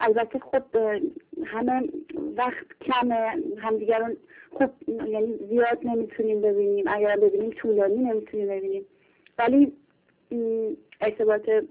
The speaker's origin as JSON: {"language": "Persian", "country": "Germany", "tie": "born or raised there", "also_born_or_lived": "Iran", "said": "من 22 سالمه و اون موقع 9 سالم بود. من تو آلمان بزرگ شدم، یعنی از سن 5 ماهگی اینجا بودم و دیگه هیچ وقت ایران رو ندیدم."}